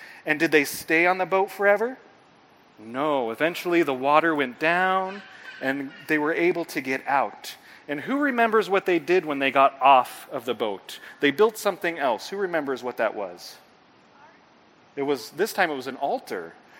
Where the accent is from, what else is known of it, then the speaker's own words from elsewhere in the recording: Canby, Oregon, United States; And, of course, I come from Canby, Oregon, where I've been the senior pastor there for about 3 years.